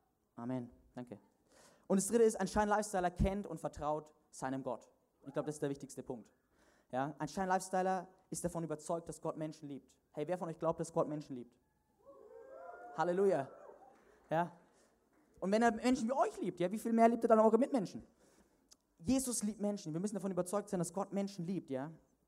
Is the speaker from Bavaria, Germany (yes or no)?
yes; Bavaria, Germany; bei uns in Bayern in der Schule, da war es immer so, die Lehrer haben immer gesagt, es gibt keine dummen Fragen